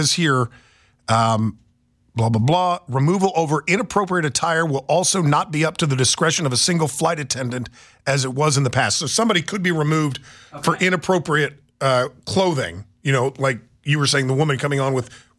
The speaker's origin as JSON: {"language": "English", "town": "Lansing", "region": "Kansas", "country": "United States", "tie": "born or raised there", "said": "Jacob in my hometown of Lansing."}